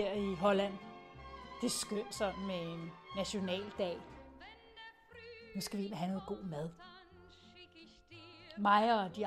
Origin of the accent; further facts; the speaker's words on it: Hungary; Danish is a second language; now in Germany; han er fra Polen, og jeg er fra Ungarn, og vi bruger tysk til at tale sammen på.